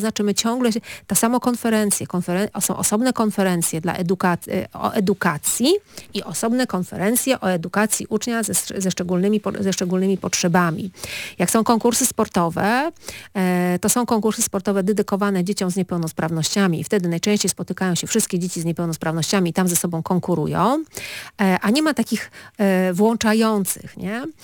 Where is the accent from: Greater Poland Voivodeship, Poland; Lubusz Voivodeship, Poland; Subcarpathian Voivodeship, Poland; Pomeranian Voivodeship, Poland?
Pomeranian Voivodeship, Poland; Gdańsk; Bo my wszyscy jesteśmy stąd, jesteśmy z Gdańska